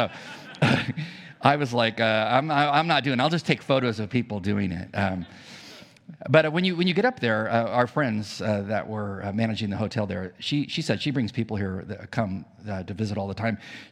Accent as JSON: {"language": "English", "country": "United States", "tie": "born or raised there", "said": "And I grew up on the Mexican border"}